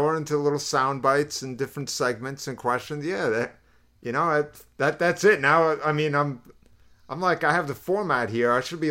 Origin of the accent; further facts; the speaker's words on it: New York, United States; Because, like, see, I grew up in Long Island, and so for me, I've always been by the water.